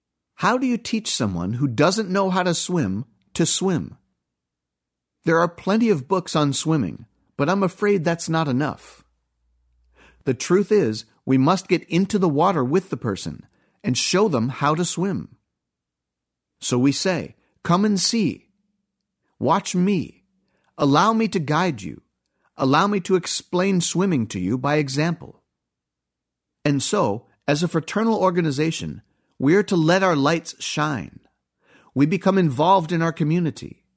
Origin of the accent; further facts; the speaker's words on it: Charleston, South Carolina, United States; I'm from Charleston, South Carolina. In Charleston, we have a working lighthouse on Sullivan's Island.